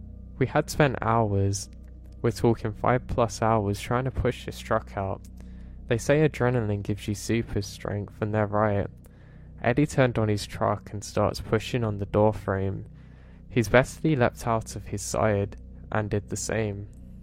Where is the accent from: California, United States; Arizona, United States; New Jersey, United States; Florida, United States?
Florida, United States; West Palm Beach; I grew up in West Palm Beach. I had never seen anything like this before.